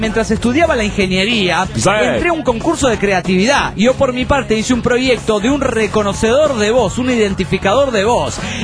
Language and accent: Spanish; Monterrey, Nuevo León, Mexico; de Monterrey, Nuevo León, México.